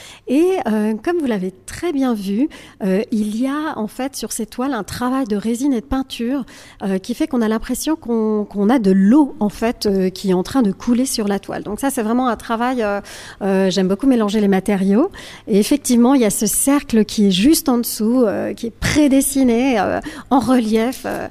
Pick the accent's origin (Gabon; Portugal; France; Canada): France; Paris, Île-de-France; born there; Ensuite vous avez ici ma ville de naissance qui est Paris, donc je suis parisienne d'origine